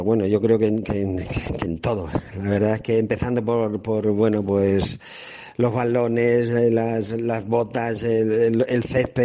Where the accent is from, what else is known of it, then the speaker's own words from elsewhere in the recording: Albacete, Castilla-La Mancha, Spain; y más aquí de Albacete, nacido y criado aquí en Albacete